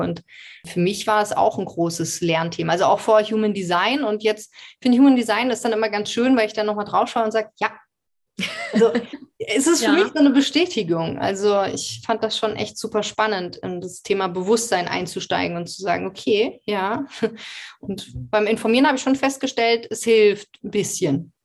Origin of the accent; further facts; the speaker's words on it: East Germany, Germany; ich komme ja auch aus dem Osten